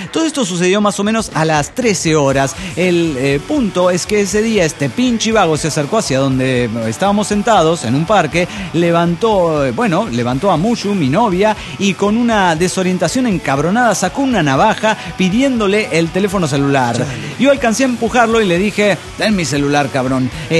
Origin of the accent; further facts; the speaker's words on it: Morelia, Michoacán, Mexico; de Morelia, Michoacán.